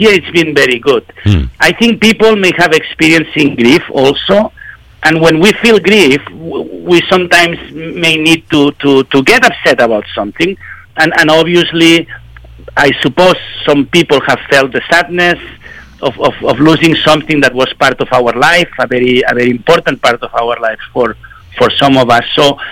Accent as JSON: {"language": "English", "town": "Barcelona", "region": "Catalonia", "country": "Spain", "second_language": "English", "moved": "as an adult", "said": "my own reaction is very much shaped by the fact that I'm from Barcelona, Spain"}